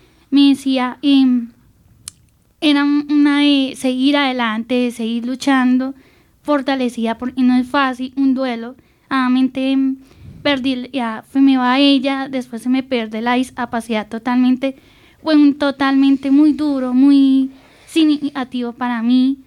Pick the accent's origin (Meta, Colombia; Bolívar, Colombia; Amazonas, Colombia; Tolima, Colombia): Meta, Colombia; Villavicencio; also born or lived in Bogotá; Y yo vivía... Nací en Bogotá, pero me fui a los 2 años a radicarme en Villavicencio con mis personas mencionadas.